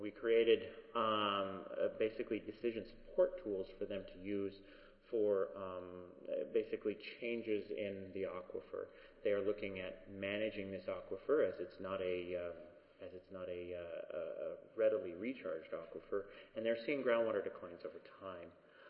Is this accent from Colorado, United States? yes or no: yes; Fort Morgan, Colorado, United States; I'm from Fort Morgan, Colorado.